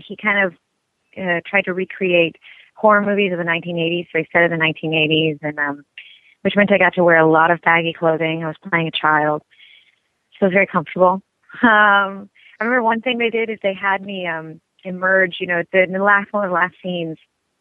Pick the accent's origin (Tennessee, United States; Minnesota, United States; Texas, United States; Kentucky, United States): Texas, United States; Austin; I grew up in Austin, Texas, which is called the live musical capital of the world.